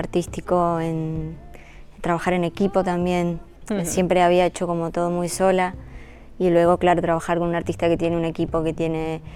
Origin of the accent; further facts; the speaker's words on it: Mendoza, Argentina; now in Barcelona, Spain; Siempre desde casa, yo soy de Mendoza, de la provincia de Mendoza